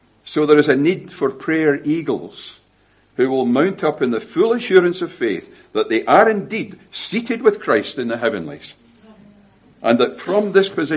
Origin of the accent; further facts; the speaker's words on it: Scotland, United Kingdom; Being a Scotsman, I wasn't going to pay that.